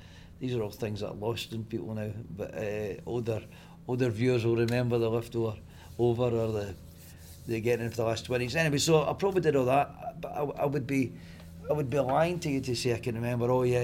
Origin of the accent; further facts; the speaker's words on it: Glasgow, Scotland, United Kingdom; I was brought from Moss Park, in the south side of Glasgow, and there was a toddle over Bellison Park into Ibrox.